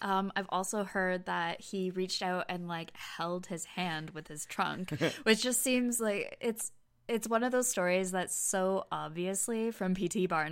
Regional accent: St. Thomas, Ontario, Canada; Well, having been born and raised in St. Thomas and then eventually getting a job as a St. Thomas and Elgin County tourism officer

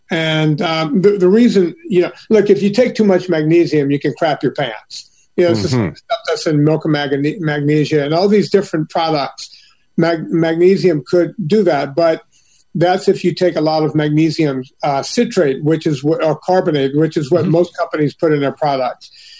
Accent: Donaldsonville, Louisiana, United States; Actually, my hometown down on the bayou of Donaldsonville, they had 5 people in the nursing home with it.

